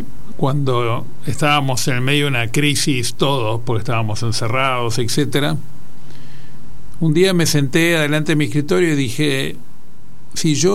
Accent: Buenos Aires, Argentina; born there; Bueno, yo nací en Buenos Aires. Vengo de una familia de clase media, de inmigrantes italianos.

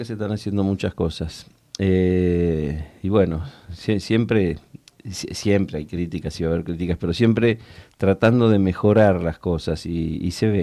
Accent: Mendoza, Argentina; born there; Bueno, sí, pero yo fui a nacer a Mendoza.

